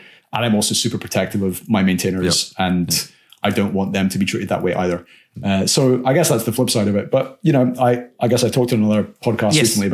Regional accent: Scotland, United Kingdom; which me being Scottish makes me like cringe unbearably.

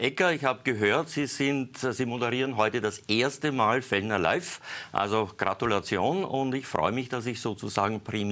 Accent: Lower Austria, Austria; Ich bin selbst geborener Niederösterreicher, aufgewachsen in Niederösterreich

